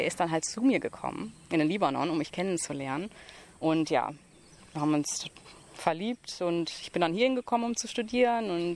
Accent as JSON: {"language": "German", "country": "Germany", "tie": "born there"}